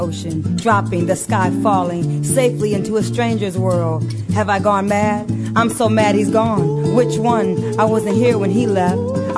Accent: Detroit, Michigan, United States; But I grew up in Detroit, you know

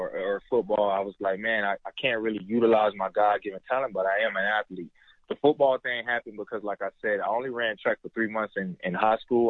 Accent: Daytona Beach, Florida, United States; So I'm originally from Daytona Beach, Florida.

